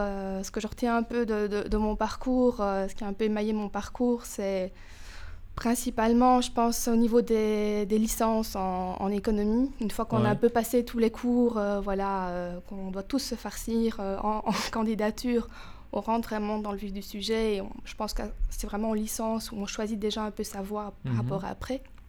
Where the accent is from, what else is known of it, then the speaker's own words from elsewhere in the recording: Ougrée, Wallonia, Belgium; Commençons peut-être par le commencement. Donc je suis née à Ougrée.